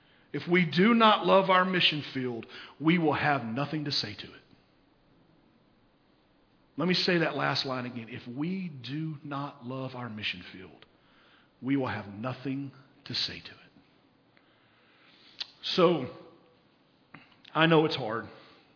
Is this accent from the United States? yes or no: yes; the South, United States; I'm going to say Billy Bob because I'm from the South and I'm a redneck.